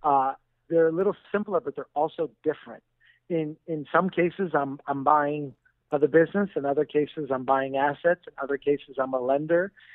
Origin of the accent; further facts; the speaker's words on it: Miami, Florida, United States; also born or lived in Lebanon; I was born in Beirut, Lebanon. I lived in an orphanage. I was adopted by an American family in Miami, Florida.